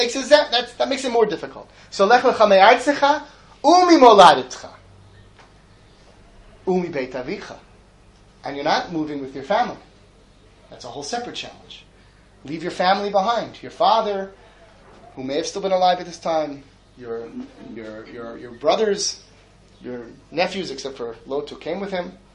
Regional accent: New Jersey, United States; I know I grew up in New Jersey. If I go back to the town I grew up in, even though I moved out of that town probably close to 30 years ago

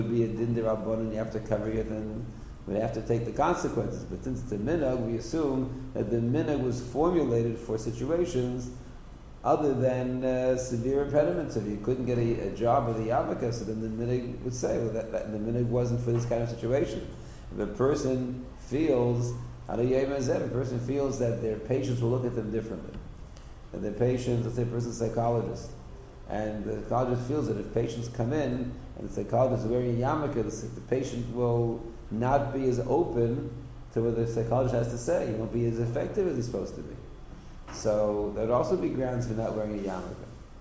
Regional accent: Toronto, Ontario, Canada; I grew up in Toronto, and Canada is a little bit behind America

